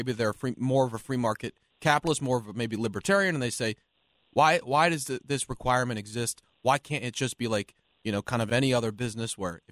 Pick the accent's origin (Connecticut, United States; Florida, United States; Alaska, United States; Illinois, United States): Connecticut, United States; Trumbull; I grew up in Trumbull, Connecticut, right?